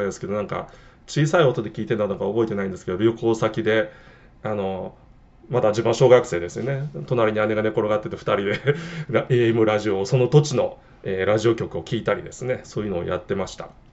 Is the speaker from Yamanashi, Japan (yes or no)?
no; Hiroshima, Japan; 私の故郷は何度も言うように本当に山奥です。山奥すぎてですね、せっかく設立された広島 FM でさえ電波が届かなかったんですね。